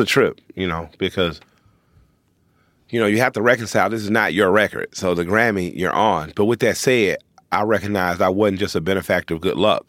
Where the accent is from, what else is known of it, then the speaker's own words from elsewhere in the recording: Atlanta, Georgia, United States; Like I'm from Atlanta. Like Atlanta is the Bay Area part deuce.